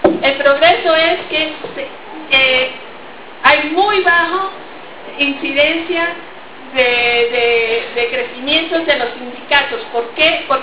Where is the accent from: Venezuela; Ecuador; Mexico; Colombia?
Colombia; now in Canada; yo soy colombiana, pero vivo en el exterior, mi corazón siempre está aquí, créanme.